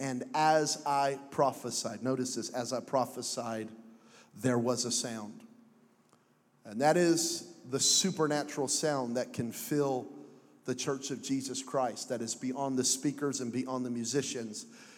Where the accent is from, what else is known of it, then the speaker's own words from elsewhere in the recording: Las Vegas, Nevada, United States; I'm just teasing, but I'm kind of naughty, but I'm from Vegas, so forgive me if I say anything that's inappropriate.